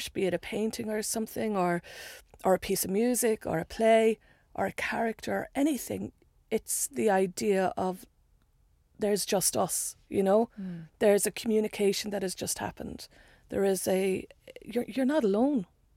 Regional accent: Ireland; I think it's becoming clearer that we, you know, I made a joke about how we know our history too much. But also there's stuff we don't know and we won't look at. And in Ireland, so much is beginning to get uncovered.

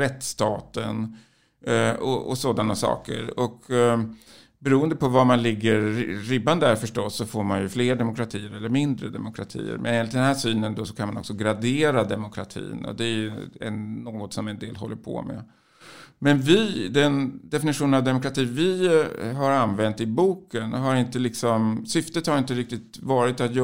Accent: Sweden; Men det är inte för att vi är svenskar, tycker jag.

